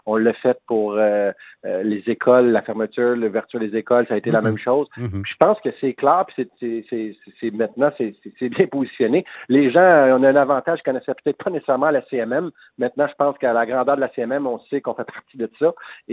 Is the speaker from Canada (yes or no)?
yes; Mascouche, Quebec, Canada; même dans mon coin de pays, ici chez nous, à Mascouche